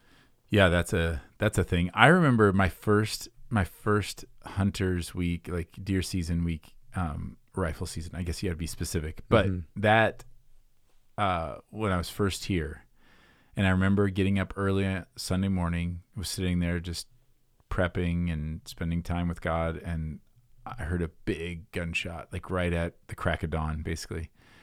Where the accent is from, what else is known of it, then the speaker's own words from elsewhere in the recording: Iowa, United States; I mean, I grew up in Iowa. There's a lot of hunting